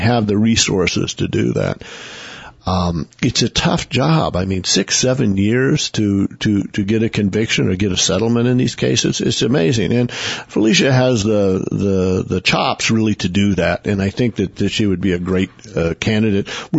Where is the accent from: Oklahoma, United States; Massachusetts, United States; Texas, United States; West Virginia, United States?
Oklahoma, United States; when I was growing up in Oklahoma